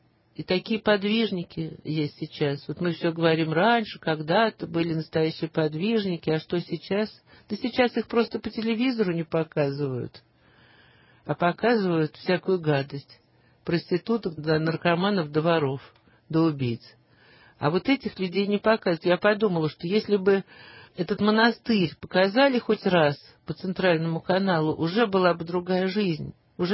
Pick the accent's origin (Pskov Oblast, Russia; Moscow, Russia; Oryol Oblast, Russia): Moscow, Russia; Это не потому, что я из Москвы.